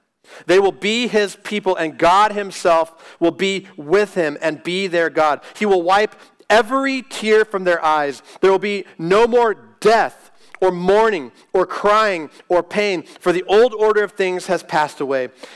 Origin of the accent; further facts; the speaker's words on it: United States; Because I know all the rights afforded to me as an American only pertain here, in this country.